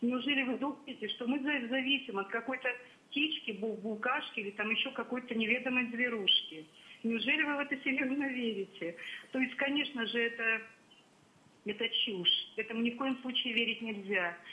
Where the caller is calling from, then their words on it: Krasnodar Krai, Russia; я из Краснодарского края.